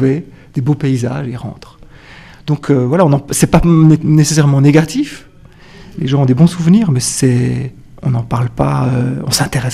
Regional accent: Courgenay, Jura, Switzerland; moi je viens de Courgenay, hein, j'ai vécu longtemps à Courgenay.

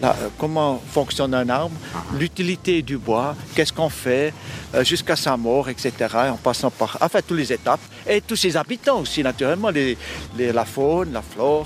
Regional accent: Bern, Switzerland; Je viens du Vallon de Saint-Imier. Pas si loin, non, j'étais du sud.

